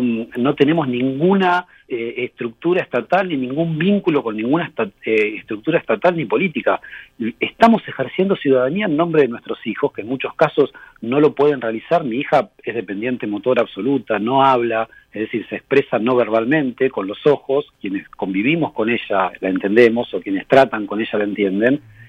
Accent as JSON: {"language": "Spanish", "town": "La Plata", "region": "Buenos Aires Province", "country": "Argentina", "said": "nosotros somos de La Plata"}